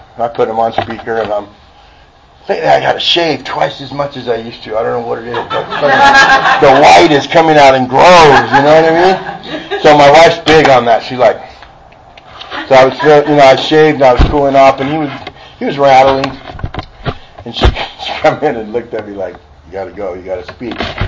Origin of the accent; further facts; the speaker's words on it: Norco, California, United States; It was national news in Norco. We're from Norco. Norco's not real big, okay?